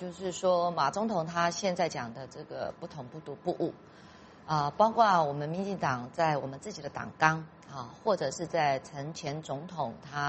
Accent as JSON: {"language": "Chinese", "country": "Taiwan", "said": "现在我们台湾人民的主流民意"}